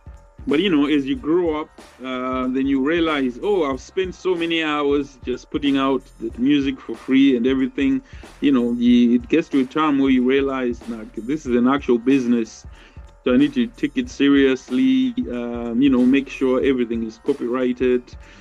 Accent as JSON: {"language": "English", "country": "Zimbabwe", "tie": "born or raised there", "said": "because I grew up in Zimbabwe growing up, you know, so even way back"}